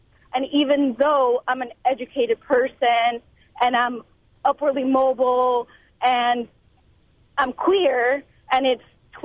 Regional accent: San Francisco, California, United States; also born or lived in New York City; growing up in San Francisco and living in New York City, I had never learned before.

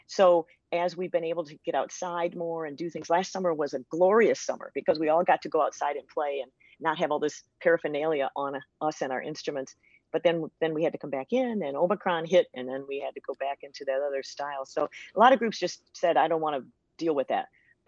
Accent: Petoskey, Michigan, United States; I was involved with community bands and orchestras growing up in the Petoskey area.

